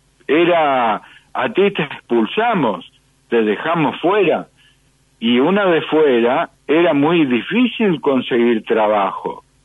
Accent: Argentina; me preguntó a mí, como argentino, cómo se había podido

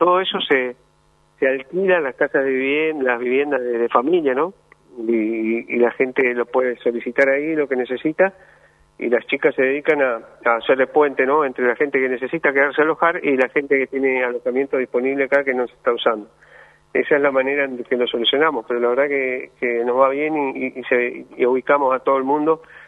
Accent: Argentina; tenemos que, como argentinos, tenemos que descubrir más

